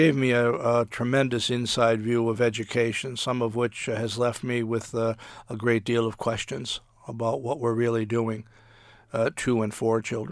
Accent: Waterbury, Connecticut, United States; in a large general hospital in my hometown, Waterbury, Connecticut.

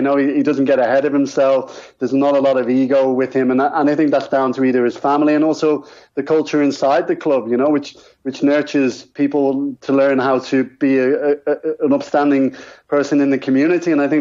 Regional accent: Dublin, Leinster, Ireland; I spent most of my time in Ireland, in Dublin, you know, so that's really where I see myself as being Irish.

